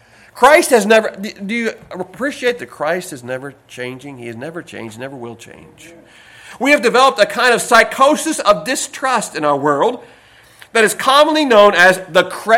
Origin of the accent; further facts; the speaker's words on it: Kentucky, United States; when I was raised down in McGoffin County in the 60s and 70s